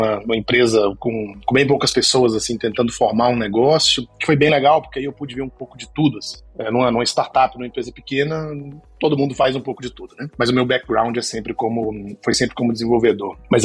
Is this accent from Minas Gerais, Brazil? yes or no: yes; Minas Gerais, Brazil; Eu sou de Minas Gerais, de uma cidade, bom, morei em várias cidades em Minas Gerais, mas antes de me mudar para Santiago, eu morava em Belo Horizonte. Já tinha morado em outros estados também, em outros países por pouco tempo, mas eu sou mineiro